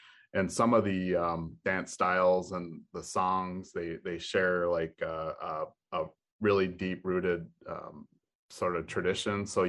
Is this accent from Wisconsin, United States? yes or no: yes; Lac Courte Oreilles, Wisconsin, United States; I was from Lake of the Odawa, or Lacouderay, Lake of the Short Ear in French, next to Hayward, Wisconsin, in northern Wisconsin territory.